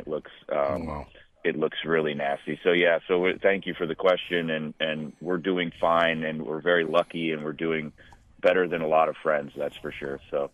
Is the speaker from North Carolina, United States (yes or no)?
no; Florida, United States; also born or lived in Minnesota; now in Los Angeles, United States; I was born in Minnesota. I grew up in Florida. Fires are really not my cup, you know, not something that I'm super knowledgeable about. And moving out here, married a girl from California and moved out here to Los Angeles